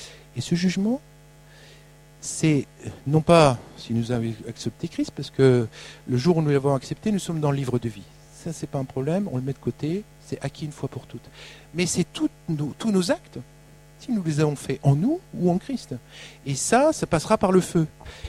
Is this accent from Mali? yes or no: no; France; en tant que Français, moi, je cherche des machins.